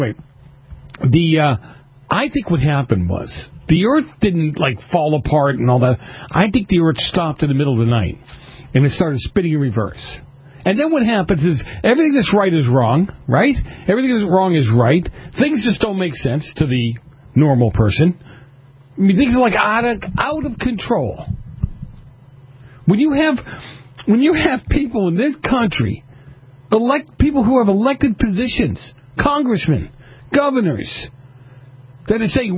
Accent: Massachusetts, United States; My home state of Massachusetts, which is always good for some kind of lunacy once a year

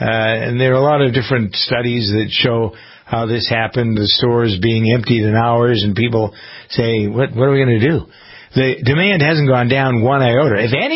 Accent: United States; I'm an American capitalist through and through.

